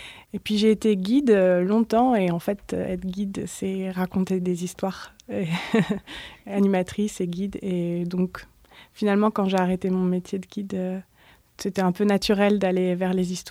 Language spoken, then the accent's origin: French; Fontainebleau, Île-de-France, France; Moi je viens du côté de Fontainebleau